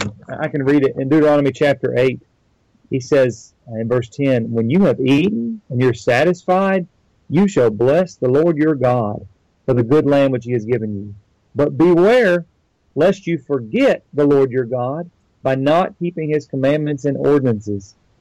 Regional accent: Missouri, United States; now in Georgia, United States; I'm originally from Missouri.

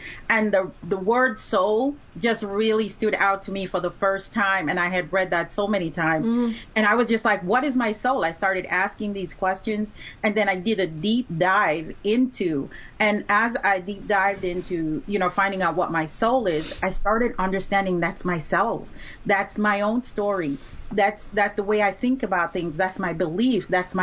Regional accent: Jamaica; moved away; I'm originally from Jamaica, and it felt like once I got here, it just started piling on

